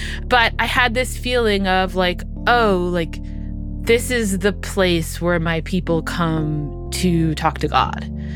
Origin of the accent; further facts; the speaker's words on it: Hungary; English is a second language; My name sounds French. I'm originally Hungarian.